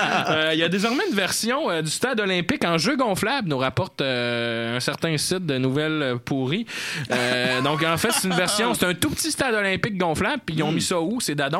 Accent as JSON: {"language": "French", "town": "Saguenay", "region": "Quebec", "country": "Canada", "tie": "born or raised there", "said": "Donc Saguenay, ma ville natale."}